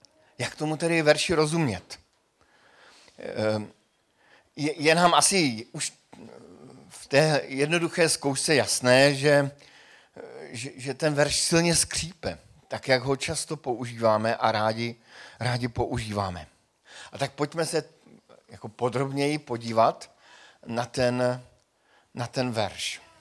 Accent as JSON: {"language": "Czech", "town": "Frýdek-Místek", "region": "Moravian-Silesian Region", "country": "Czechia", "said": "já pocházím z Frýdku Místku a tam se čepuje Radegast."}